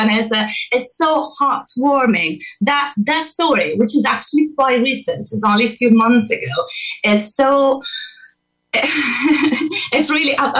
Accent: Italy; English is a second language; moved away as an adult; now in London, United Kingdom; I'm originally from Italy, but I've been living and performing and working in a hospital in London for many years now. So I'm adopted British by now.

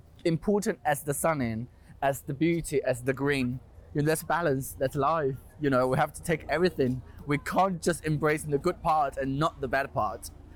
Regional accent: China; English is a second language; now in London, United Kingdom; I felt like China is my country. I'm proud to be Chinese. I loved everything in my country.

